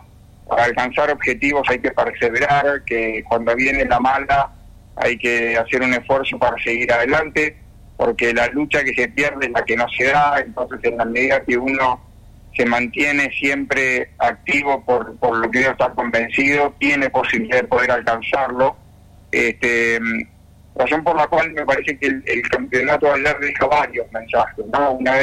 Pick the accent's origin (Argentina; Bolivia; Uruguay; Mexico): Argentina; por supuesto que como argentino todavía estoy afónico de los gritos